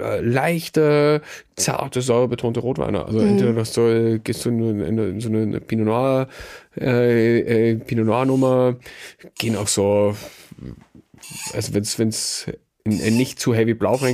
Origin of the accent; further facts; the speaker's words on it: Goldegg, Salzburg, Austria; ich bin in Stadt Salzburg geboren, als einziger in meiner Familie, um außen zu sein. Aber ich stamme ursprünglich eigentlich eine Stunde südlich von Salzburg. Das Goldeck in Pongau.